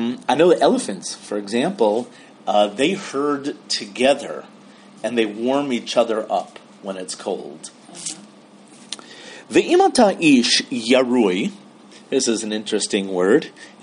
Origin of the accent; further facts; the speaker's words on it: Milwaukee, Wisconsin, United States; I remember when I was growing up in Milwaukee, you couldn't live in Milwaukee without being a Green Bay Packer fan.